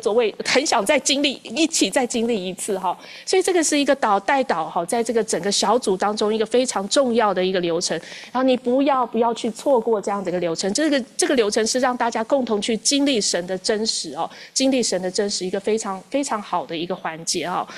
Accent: Taiwan; 网络上的我也是台湾人，我是台湾人，我在说我自己。

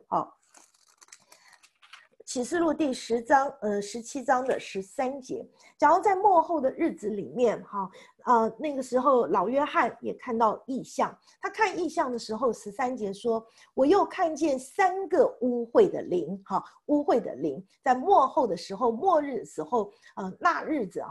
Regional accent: China; 那我们中国人，我们有以前啦，我们中国人比较喜欢我们说什么，我们是龙的传人

